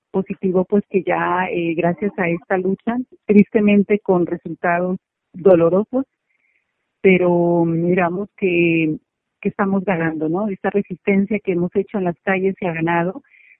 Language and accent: Spanish; Colombia; es como deber de cada uno de nosotros como colombianos no pedir